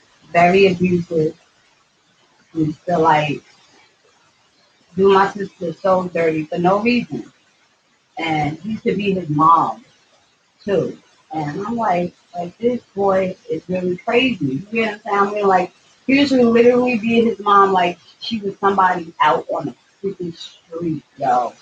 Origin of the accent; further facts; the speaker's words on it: New York, United States; I'm from Long Island, New York, and I've been upstate for about 2 years now.